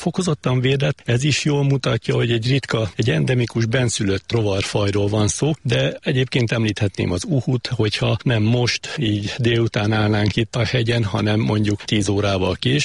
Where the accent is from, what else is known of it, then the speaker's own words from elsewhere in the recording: Porcsalma, Szabolcs-Szatmár-Bereg, Hungary; now in Fehérgyarmat, Hungary; szatmári vagyok, én Porcsalmán születtem, de jelenleg Fehérgyarmaton élek, de hát a Szatmár-Bereg az a szívem csücske.